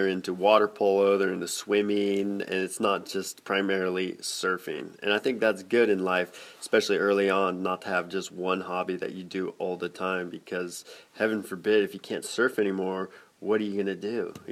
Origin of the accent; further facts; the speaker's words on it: Half Moon Bay, California, United States; Born and raised in Half Moon Bay, it's a great place to grow up, especially if you're a surfer.